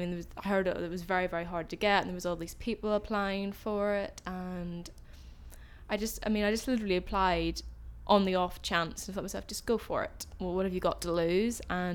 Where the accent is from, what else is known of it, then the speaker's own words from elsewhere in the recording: Belfast, Northern Ireland, United Kingdom; now in London, United Kingdom; I'm 21 and I'm originally from Belfast but study in London.